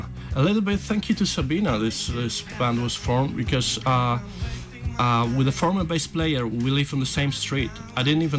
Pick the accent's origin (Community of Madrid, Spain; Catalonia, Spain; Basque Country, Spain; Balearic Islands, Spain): Balearic Islands, Spain; I'm living in Mallorca. We come from Mallorca.